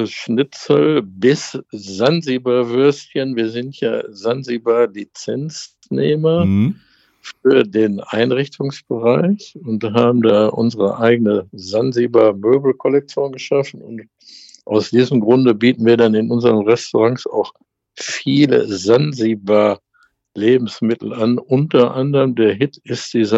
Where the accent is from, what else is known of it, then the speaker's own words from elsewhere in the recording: Witten, North Rhine-Westphalia, Germany; Mülheim hat für mich den riesengroßen Vorteil von meinem Heimatort Witten.